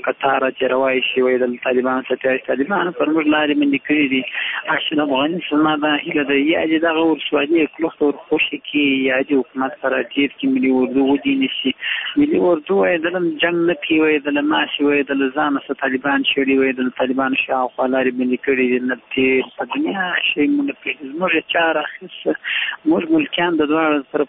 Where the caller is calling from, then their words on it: Uruzgan, Afghanistan; روزګان ولایت شیراساس ولسوالۍ څخه زه خبرې کوم